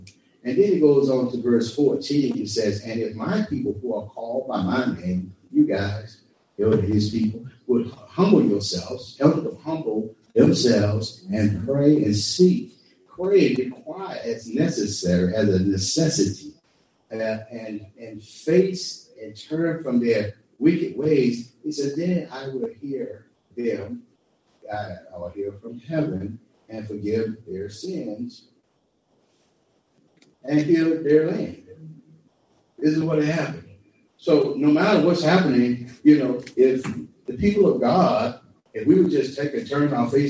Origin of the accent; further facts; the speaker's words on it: Boston, Massachusetts, United States; Because I came from Beantown, man, and my life was like rolled up in the project. We was in the hood, and we did all the hood stuff.